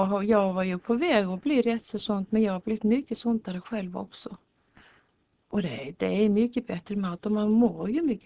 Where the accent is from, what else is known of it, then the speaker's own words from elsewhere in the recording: Reykjavik, Capital Region, Iceland; Ja, förutsättningarna finns i alla fall eftersom jag är född och uppväxt i Reykjavik.